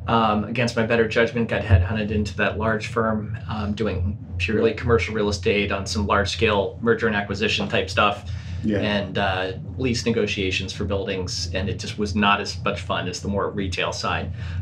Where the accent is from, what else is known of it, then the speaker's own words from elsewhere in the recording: Cincinnati, Ohio, United States; moved away as an adult; I'm from Cincinnati, Ohio. So I'm a transplant. I've been here since January of 2002.